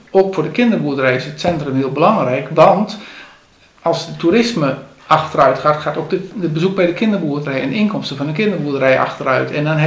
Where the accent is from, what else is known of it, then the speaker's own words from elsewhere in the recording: Overijssel, Netherlands; born there; Ik ben een geboren Sallander en Ommen is toch een mooi deel van Salland.